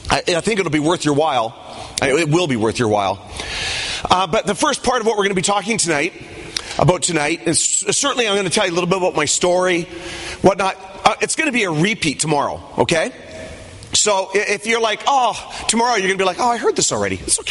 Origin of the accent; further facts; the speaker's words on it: Canada; I'm Canadian, okay?